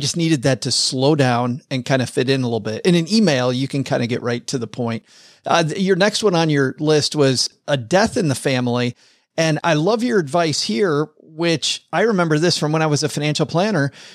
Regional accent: Michigan, United States; moved away; I remember when I moved from Michigan to the South, I adopted the third thing rule

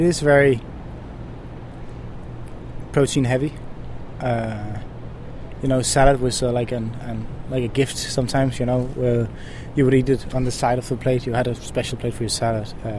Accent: Langeland, Southern Denmark, Denmark; English is a second language; also born or lived in Aarhus; We moved to a small island called Langeland, outside of the island Fyn. A lot of my childhood was moving around until I was 3 years old. We moved to a town on the west coast of Zealand called Kalundborg

